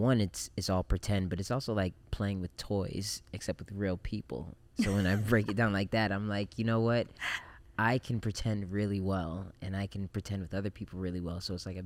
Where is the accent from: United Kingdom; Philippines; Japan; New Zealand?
Japan; now in United States; I grew up in Japan. And so when I moved to the States